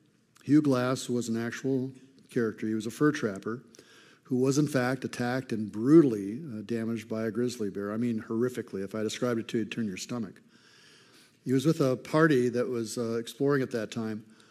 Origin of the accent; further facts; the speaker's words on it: Flint, Michigan, United States; When I was growing up in Flint, I grew up in Flint, Michigan, a place of sunshine and unicorns and rainbows.